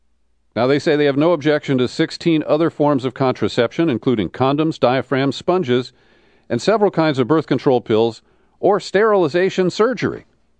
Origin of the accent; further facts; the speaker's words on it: Cincinnati, Ohio, United States; approved by the IRS office in my hometown of Cincinnati.